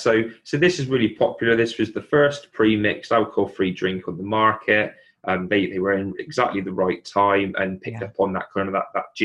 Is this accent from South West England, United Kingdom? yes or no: yes; South West England, United Kingdom; accent: Somerset; obviously from my accent, I'm a Somerset boy